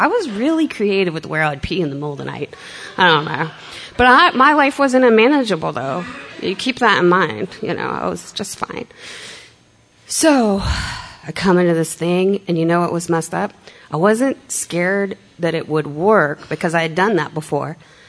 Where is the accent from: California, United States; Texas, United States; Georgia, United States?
Texas, United States; I'm going to pack up my car and move to Austin because I was originally from Texas.